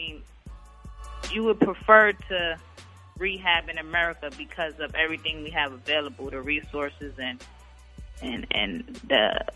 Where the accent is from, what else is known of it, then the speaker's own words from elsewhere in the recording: Brooklyn, New York, United States; I'm from Brooklyn, so I'm kind of biased